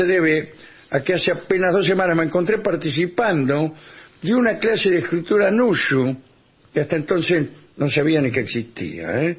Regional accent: Trenque Lauquen, Buenos Aires Province, Argentina; de Trenquelauquen.

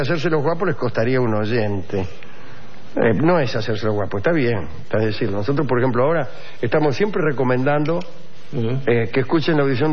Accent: Rosario, Santa Fe, Argentina; Bueno, soy de Rosario

